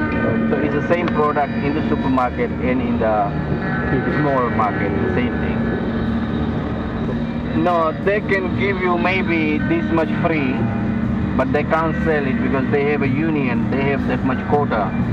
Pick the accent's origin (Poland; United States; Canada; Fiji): Fiji; You know, I come from Fiji, it's a warm water, no?